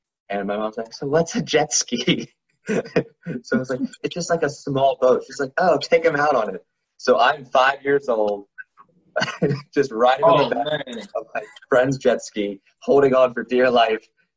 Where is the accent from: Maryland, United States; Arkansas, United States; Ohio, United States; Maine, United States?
Maryland, United States; Pasadena; So I'm from Anne Arundel County, so we're not too far apart from our birthplaces. I've been in Maryland my whole life, outside 2 years when I worked at Rowan.